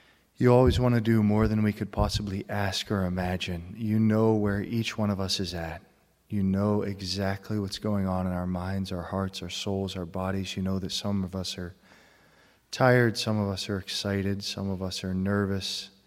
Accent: Pittsburgh, Pennsylvania, United States; I know, even on the plane here, I'm from Pittsburgh, and so it was a nice long flight.

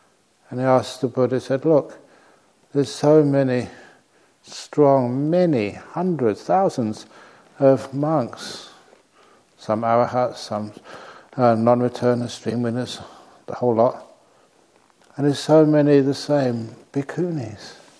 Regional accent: London, United Kingdom; I grew up in London and just use them all the time.

